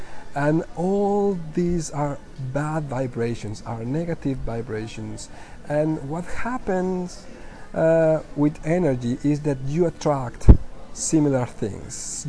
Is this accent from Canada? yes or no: no; Mexico; now in Budapest, Hungary; I am from Mexico. I am currently in Budapest